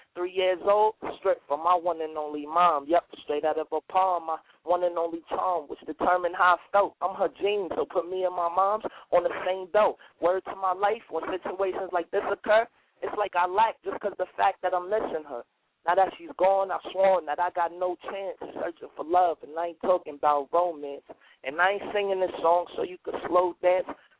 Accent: Bronx, New York, United States; I'm from the Bronx, man. My grind is singing and rapping.

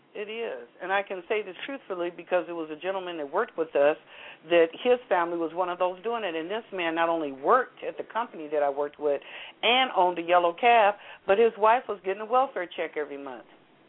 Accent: United States; I was born and raised in America.

